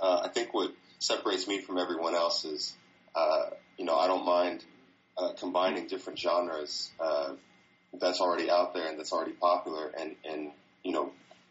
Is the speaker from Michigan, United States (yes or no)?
no; California, United States; But myself, you know, growing up in the Bay Area and whatnot and being exposed to so many different styles of music at a young age